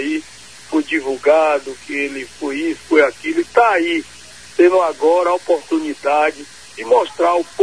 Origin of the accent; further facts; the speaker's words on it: Camaçari, Bahia, Brazil; Não porque sou aqui de Camaçari, não sou de Lauro de Freitas